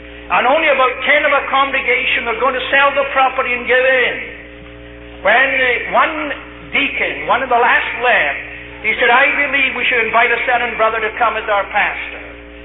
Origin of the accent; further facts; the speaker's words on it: Scotland, United Kingdom; We talk to each other in Scotland. That's my mentality. I'm a Scotsman.